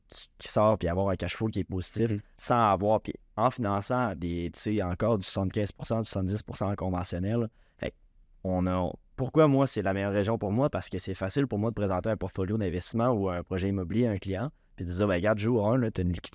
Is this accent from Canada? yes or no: yes; Sept-Îles, Quebec, Canada; now in Saguenay, Canada; je suis originaire de Sept-Îles. Ouais, je suis originaire de Sept-Îles. Fait que j'ai grandi là, à Sept-Îles avec mes deux frères, ma mère et mon père. Fait que ma famille est encore tous là-bas d'ailleurs